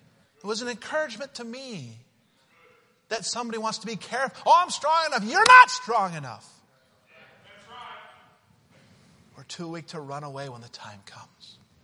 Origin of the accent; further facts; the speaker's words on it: Utah, United States; I grew up in Utah, so I have to tell this story.